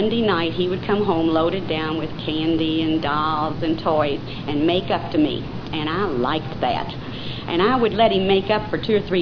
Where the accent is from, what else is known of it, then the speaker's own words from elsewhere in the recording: Louisville, Kentucky, United States; I'm from Louisville, Kentucky.